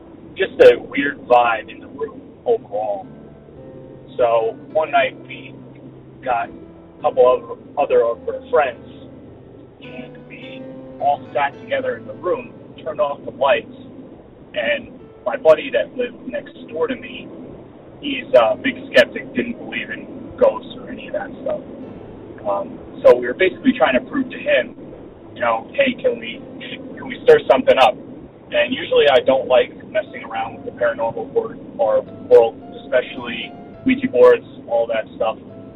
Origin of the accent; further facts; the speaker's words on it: New York, United States; I'm from New York State.